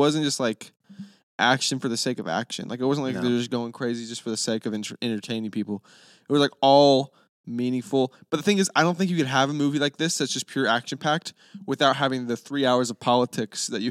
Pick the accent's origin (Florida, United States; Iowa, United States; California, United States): Florida, United States; But hey, I'm American.